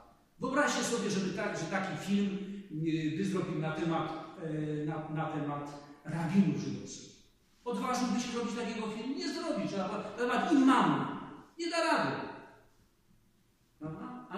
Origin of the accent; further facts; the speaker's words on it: Kielce, Świętokrzyskie Voivodeship, Poland; przyjechałem do domu, a ja pochodzę z Kielc.